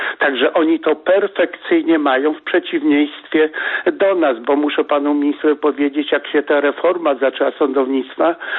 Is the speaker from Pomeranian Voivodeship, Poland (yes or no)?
yes; Kościerzyna, Pomeranian Voivodeship, Poland; now in Germany; ja jestem z Kościerzyny